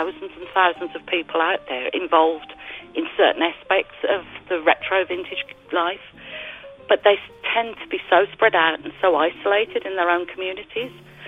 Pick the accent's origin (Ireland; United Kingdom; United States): United Kingdom; England; But I went back to England for a visit. I'm obviously from England.